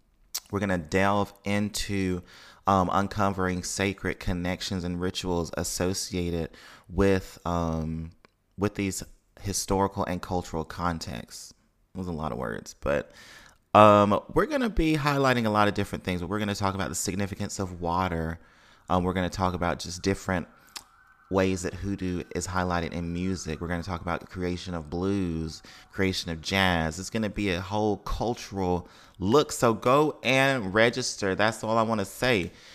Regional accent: Tupelo, Mississippi, United States; Y'all know I grew up in Tupelo, Mississippi.

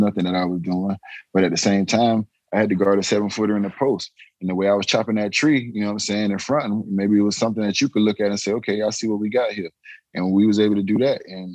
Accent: Miami, Florida, United States; Nah, growing up in Miami, man, and it was sad because, you know what I'm saying?

